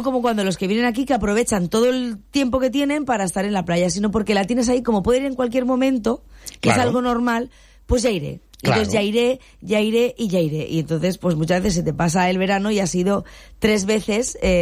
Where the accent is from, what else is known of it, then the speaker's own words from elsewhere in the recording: Benidorm, Valencian Community, Spain; eso nos pasa mucho a los que somos de Benidorm